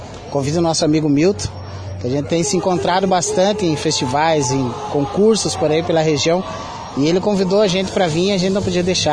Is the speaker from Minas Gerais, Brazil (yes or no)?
no; Carazinho, Rio Grande do Sul, Brazil; Sou natural do Carazinho, toquei na banda do La Salle, que é a famosa banda que tem 50 anos, né?